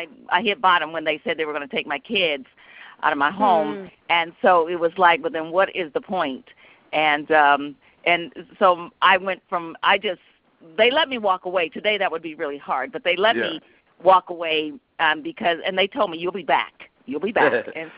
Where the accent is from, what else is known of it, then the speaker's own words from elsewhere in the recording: North Carolina, United States; born there; I was born in North Carolina